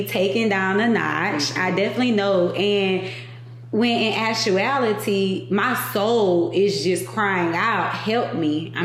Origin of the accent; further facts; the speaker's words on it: Baton Rouge, Louisiana, United States; you know, I grew up in Baton Rouge.